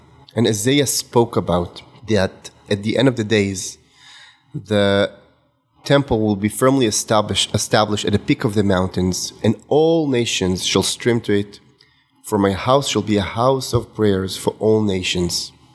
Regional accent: Israel; English is a second language; I told him that I'm from Israel

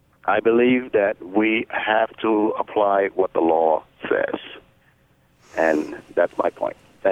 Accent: Texas, United States; And likewise, I would like to also say I'm from Texas. And for some reason, there is, and I love my fellow Texans. I love Texas.

